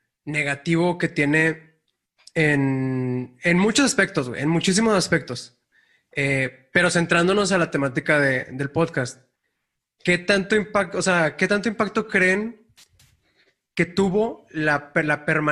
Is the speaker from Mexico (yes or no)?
yes; Mexico; como sociedad mexicana en general, o ni siquiera centrarme en mexicana, quizás ya latinoamericana